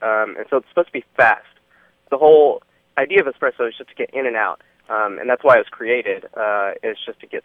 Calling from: Dallas, Texas, United States; I'm calling from Dallas.

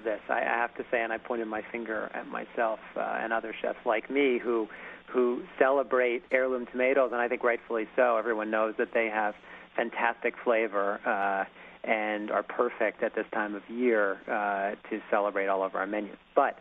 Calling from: New York, United States; I'm calling you from Blue Hill Farm, actually

